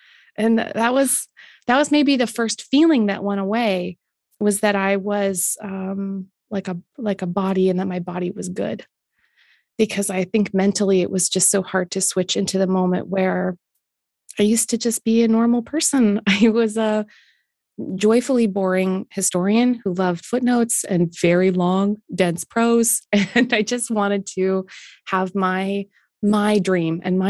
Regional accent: Canada; I accept as a Canadian.

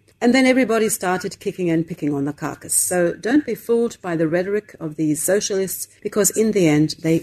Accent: Slovenia; and I'm from Slovenia.

